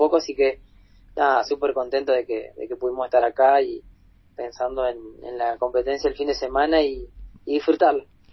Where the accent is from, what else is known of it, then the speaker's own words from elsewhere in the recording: Río Turbio, Santa Cruz, Argentina; vinimos cuatro de Río Turbio y tenemos otros compañeros que también se instalaron con nosotros acá.